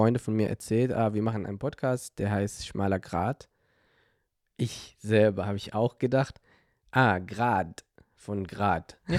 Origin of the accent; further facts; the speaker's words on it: Hebron, West Bank, Palestine; German is a second language; moved away as an adult; also born or lived in Jerusalem; now in Hamburg, Germany; Ich komme aus Hebron in Palästina, aus Palästina, Westjordanland. Ja, ich lebe seit ungefähr 6 Jahren in Hamburg.